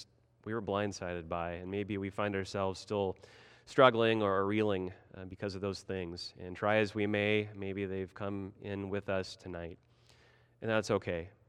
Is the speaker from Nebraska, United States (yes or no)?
yes; Nebraska, United States; Back home in my home state of Nebraska, my family, we found this to be true, especially with our livestock, with the cows and the pigs and the sheep.